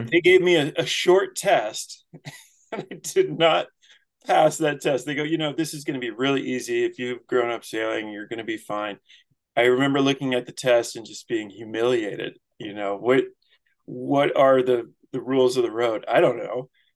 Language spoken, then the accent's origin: English; California, United States; also born or lived in Holland, Michigan; I grew up in Southern California